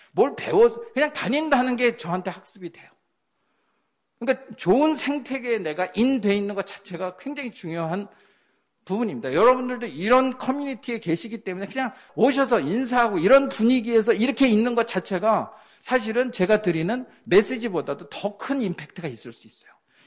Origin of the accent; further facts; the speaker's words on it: South Korea; 제가 한국 사람이잖아요.